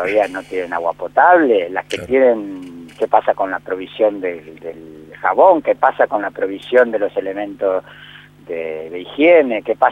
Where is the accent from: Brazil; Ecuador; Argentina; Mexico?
Argentina; Buenos Aires; Yo soy de provincia de Buenos Aires